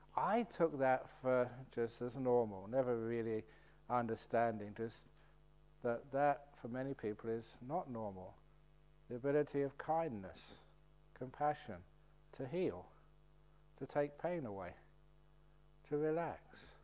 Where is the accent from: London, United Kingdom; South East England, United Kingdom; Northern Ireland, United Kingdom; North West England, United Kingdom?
London, United Kingdom; growing up in London, parents were poor